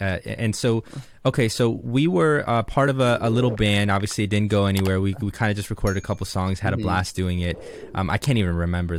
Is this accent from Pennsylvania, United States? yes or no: no; Jupiter, Florida, United States; when I moved back to this little town called Jupiter, my hometown. Joey's from there as well, Jupiter, Florida. It's a southeast region of Florida.